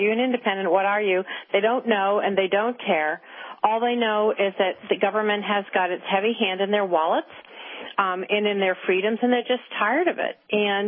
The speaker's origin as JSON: {"language": "English", "town": "Boston", "region": "Massachusetts", "country": "United States", "said": "as a Bostonian, I'm very proud that it got absorbed"}